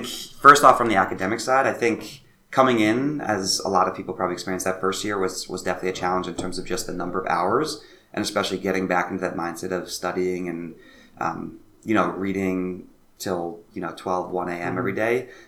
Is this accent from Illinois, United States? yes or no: no; New Jersey, United States; Yeah, so I grew up in New Jersey, so spent my whole life there. Went to college in Pennsylvania, so a really small school, about 4,000 students.